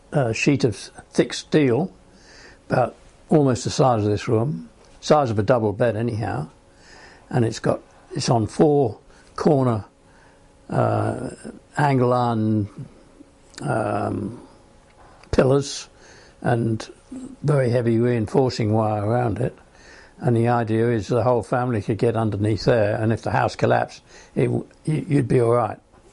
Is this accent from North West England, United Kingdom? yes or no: no; London, United Kingdom; moved away as an adult; also born or lived in Wales; I spent my first 25 years in UK. I was born in Northwest London, and 5 years before World War II, and so we got evacuated during the war to Northwest Wales.